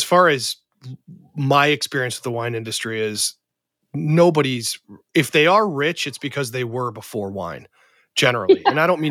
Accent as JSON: {"language": "English", "region": "Midwest", "country": "United States", "tie": "born or raised there", "said": "I grew up in the Midwest, and I've talked a lot on this podcast that my entry point was Franzia."}